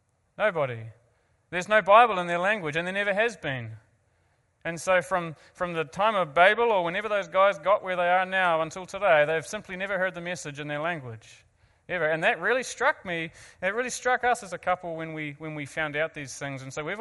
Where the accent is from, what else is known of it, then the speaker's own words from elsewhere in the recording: New Zealand; I'm not from Canada. Can you tell? Yeah, so basic geography lesson just before we kick off. Here's the world. This is the perception you should see the world from. Pacific-centered. And here's where we're from. Oh, there we go. Little old New Zealand